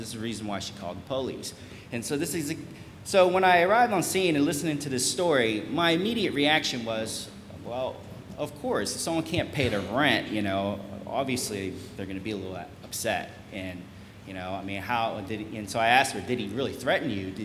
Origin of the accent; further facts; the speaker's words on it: North Carolina, United States; as Pastor Robert had stated, I am from North Carolina. This is something I should be used to, but I've been up here for a couple years, and I believe it's kind of worn off on me